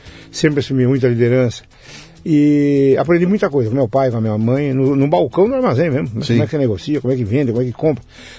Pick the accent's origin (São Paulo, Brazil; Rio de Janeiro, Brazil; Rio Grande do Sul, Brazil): São Paulo, Brazil; born there; Eu nasci aqui em São Paulo.